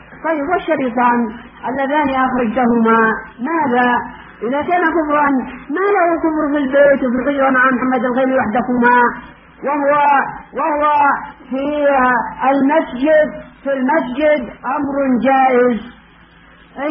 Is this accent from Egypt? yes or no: no; Yemen; أنا فرحت باعتبار أنه يمني وأنا يمني